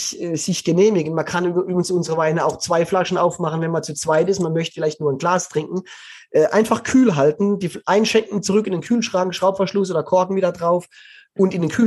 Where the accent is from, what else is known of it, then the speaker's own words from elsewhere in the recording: Baden-Württemberg, Germany; Ich komme aus dem Schwarzwald, ich bin da aufgewachsen.